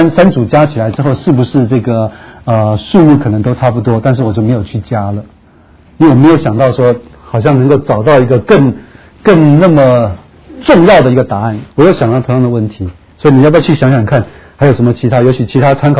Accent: China; 然后继续看到第4节开始啊，我们中国人最喜欢读这一段

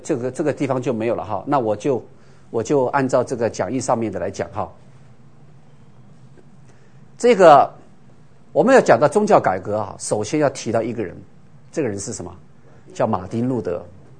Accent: China; now in United States; 我说我是中国人，虽然我是美国籍。我是中国人没错，

